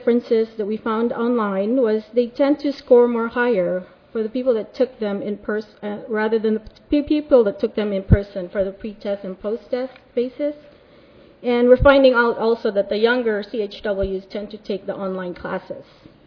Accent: San Diego, California, United States; I'm from San Diego

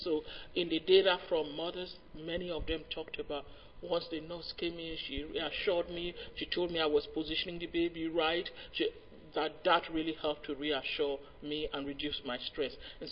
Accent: Nigeria; now in Canada; I grew up in Nigeria and trained as a midwife in Nigeria

